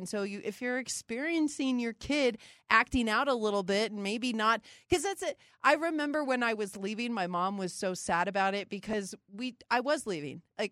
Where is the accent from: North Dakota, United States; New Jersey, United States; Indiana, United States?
North Dakota, United States; moved away as an adult; when I left home, I moved from North Dakota to Colorado 2.5 months after I graduated high school. I was out of there.